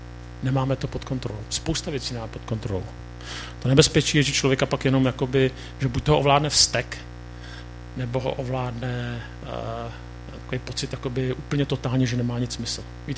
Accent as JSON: {"language": "Czech", "region": "Prague", "country": "Czechia", "said": "jsem z Prahy, možná to jinde vypadá jinak, ale já myslím, že ne."}